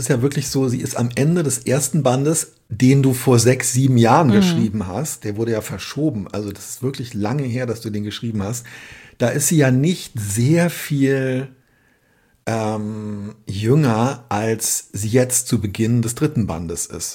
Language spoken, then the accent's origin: German; West Germany, Germany; Das ist für mich irgendwie als Westdeutscher natürlich eins.